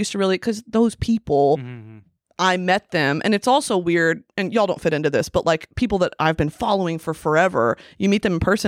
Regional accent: Texas, United States; So I grew up in Texas majority, and like Coachella was it was like everyone is going to Coachella.

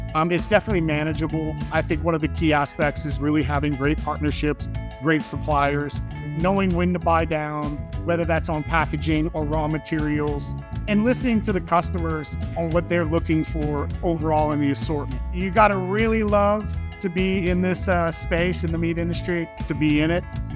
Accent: Lafayette, Louisiana, United States; I'm from Lafayette, Louisiana.

